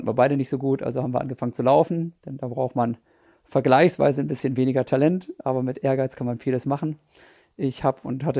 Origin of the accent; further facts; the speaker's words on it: Osnabrück, Lower Saxony, Germany; Ich bin in Osnabrück in Niedersachsen aufgewachsen mit 3 Geschwistern.